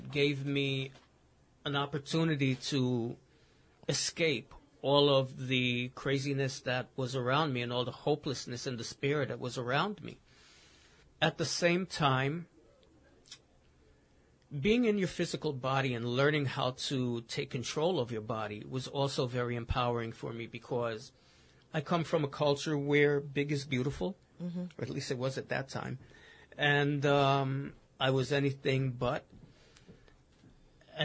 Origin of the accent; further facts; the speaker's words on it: Bronx, New York, United States; Growing up in the Bronx in the mid-80s, those of you that are old enough to remember, that's when all hell broke loose.